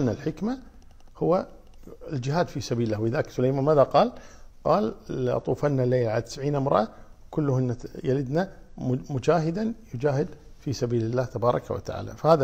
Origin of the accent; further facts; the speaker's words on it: Kuwait; يمكن عندنا في الكويت مشهورة جدا، ما أدري عن غير الكويت